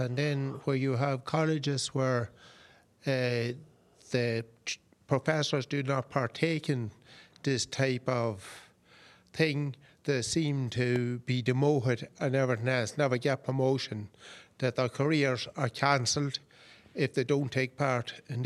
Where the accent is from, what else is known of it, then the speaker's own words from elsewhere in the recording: Ireland; I'm from Ireland